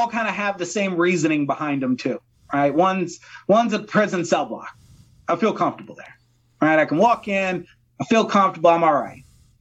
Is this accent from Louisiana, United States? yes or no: yes; Destrehan, Louisiana, United States; And I said, oh, my God, I'm from Destrehan.